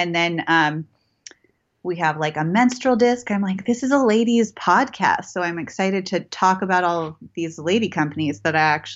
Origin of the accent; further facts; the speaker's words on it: California, United States; although I grew up in Silicon Valley, in the Silicon Valley that you just referred